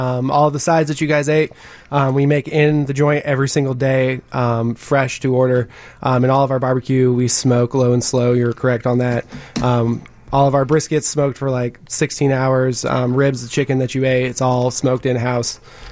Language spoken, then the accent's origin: English; Colorado, United States; also born or lived in the South; Originally, I'm from Colorado, but I spent 9 years in the South.